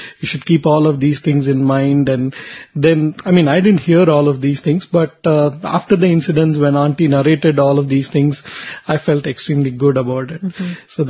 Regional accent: Chennai, Tamil Nadu, India; in Tamil Nadu. I'm from Chennai.

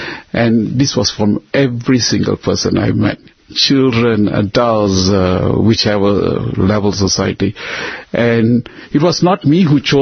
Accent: Malaysia; brother, I'm from Malaysia.

